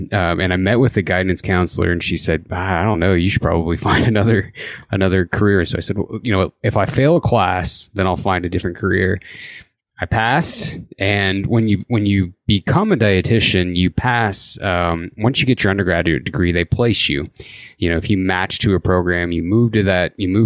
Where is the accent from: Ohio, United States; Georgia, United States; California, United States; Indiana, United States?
Indiana, United States; I actually grew up in the Midwest. I grew up in Indiana.